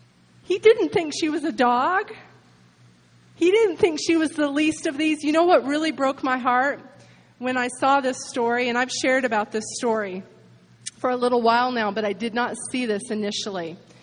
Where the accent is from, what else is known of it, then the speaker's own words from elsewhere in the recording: United States; I mean, I know I come from the United States of America, but just because I come from there, that doesn't mean I'm made of money.